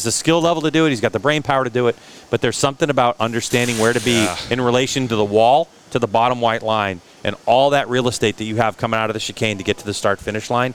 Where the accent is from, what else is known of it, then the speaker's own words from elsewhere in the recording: United States; Hey, we're from the States.